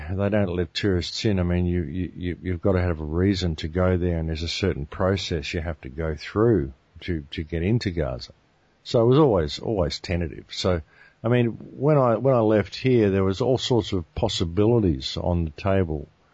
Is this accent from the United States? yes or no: no; Australia; I mean, I'm from Australia